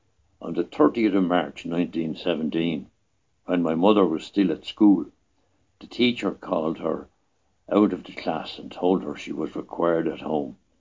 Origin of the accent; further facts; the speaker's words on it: Arklow, Leinster, Ireland; Growing up in Arklow in the 1930s, it was impossible to ignore the sea. Looking out from our house, we could see the Countess of Wicklow Memorial Hospital, a row of rolling sand hills